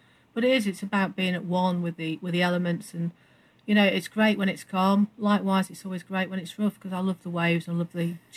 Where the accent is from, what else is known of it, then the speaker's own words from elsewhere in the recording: Blackpool, North West England, United Kingdom; I was born and bred in Blackpool